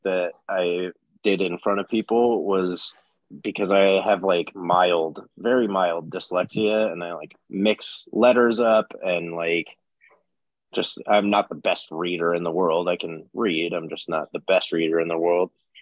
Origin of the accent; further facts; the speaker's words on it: California, United States; I'm a Californian, so it's like embedded in my brain because it's played at every single party I've ever been to in my life.